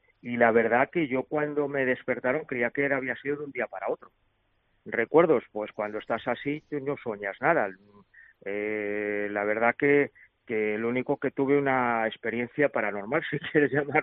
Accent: Spain; porque yo, como español, yo no llamo al médico.

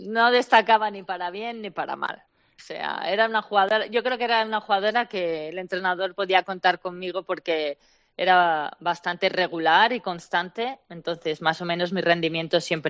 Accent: Pamplona, Navarre, Spain; now in United States; siempre dicen, ah, eres de donde se corre con los toros. Sí, de ahí, ¿no? Tienes que explicar

